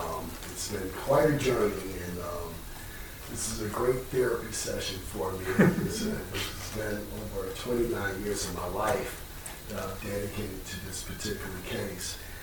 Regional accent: Baton Rouge, Louisiana, United States; I grew up in Baton Rouge, Louisiana, the Deep South in the United States.

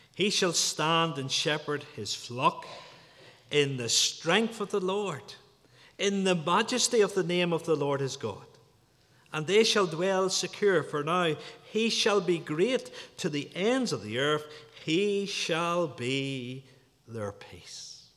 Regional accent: Gerrards Pass, Northern Ireland, United Kingdom; People, when they ask me where I come from, I often say I come from Gerrards Pass. And in many ways, Gerrards Pass is more of a district than it is anything else. If you're driving from Newry to Portadown, you could go through Gerrards Pass.

